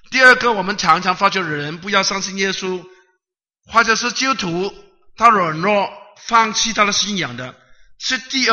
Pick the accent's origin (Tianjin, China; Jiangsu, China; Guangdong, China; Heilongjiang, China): Guangdong, China; 其实这句呢是我们广东人很喜欢唱一首歌啊。